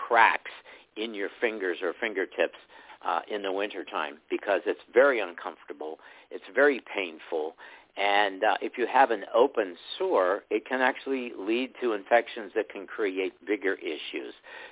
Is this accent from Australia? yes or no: no; Greensburg, Pennsylvania, United States; I'm from Greensburg, Pennsylvania. If you know where that is, it's southwestern Pennsylvania.